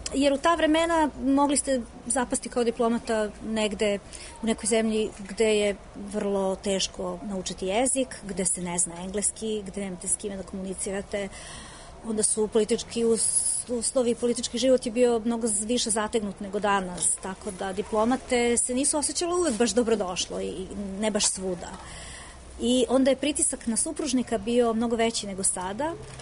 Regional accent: Sweden; Serbian is a second language; now in Belgrade, Serbia; ja sam Beograđanka sa, ne, ja sam Šveđanka sa Banovog Brda.

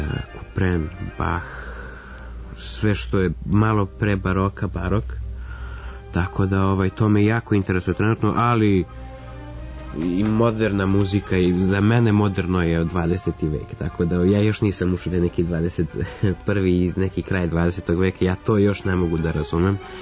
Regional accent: Belgrade, Serbia; also born or lived in Israel; Ja sam 22-godišnji pijanista, poreklom iz Beograda.

